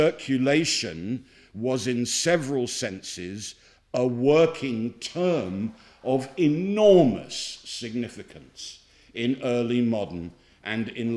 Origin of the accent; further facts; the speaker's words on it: England, United Kingdom; but I'm English, what do I know?